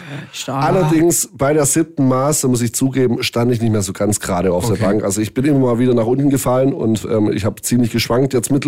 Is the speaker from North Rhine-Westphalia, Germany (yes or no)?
no; Ditzingen, Baden-Württemberg, Germany; also born or lived in Stuttgart; Geboren bin ich in Stuttgart bei Cannstatt, aber wir haben schon in Ditzingen gewohnt.